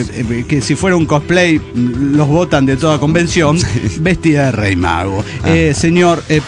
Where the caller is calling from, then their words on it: Saltillo, Coahuila, Mexico; de Saltillo, Coahuila.